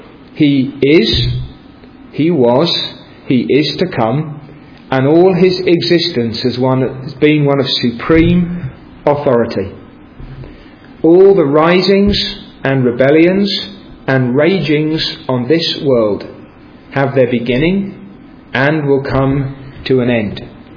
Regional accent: United Kingdom; Because we're British, some of us

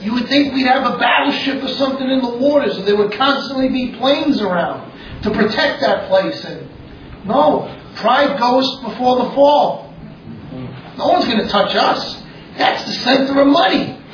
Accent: United States; We can't help it. We grew up in America.

